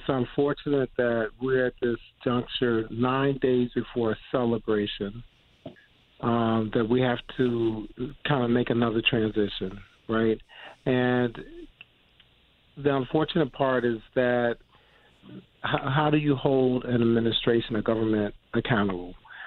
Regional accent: North Carolina, United States; now in New York State, United States; I'm from North Carolina, born and raised

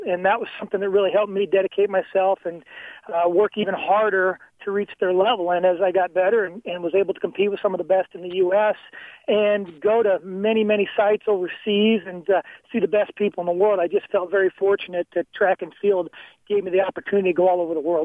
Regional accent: Panora, Iowa, United States; growing up in Panora, where I was kind of asked to do all the different sports, really prepared me to be a decathlete.

